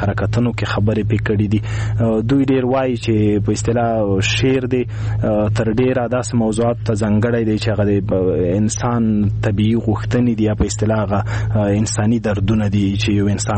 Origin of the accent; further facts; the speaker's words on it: Khost, Afghanistan; زه د خوست یم، … دلته لوی شوی یم، دلته مې زده کړې کړي دي.